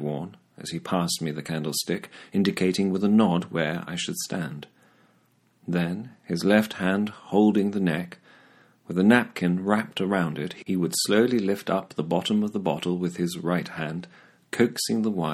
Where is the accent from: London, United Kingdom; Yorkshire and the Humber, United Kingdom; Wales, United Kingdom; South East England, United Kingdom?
South East England, United Kingdom; Oxford; my father was very proud of being Welsh. On a Saturday afternoon during winter, though growing up in Oxford